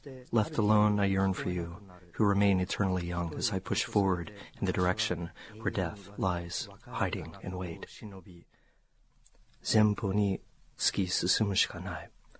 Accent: Ohio, United States; you know, I grew up in Ohio. I really hadn't been too much outside of the Midwest.

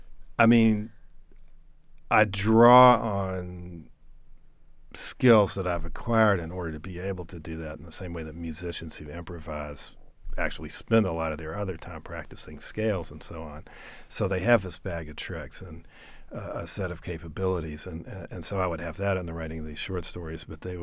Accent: Nashville, Tennessee, United States; I write for sound, and I grew up in the Nashville area, so music was kind of inevitable.

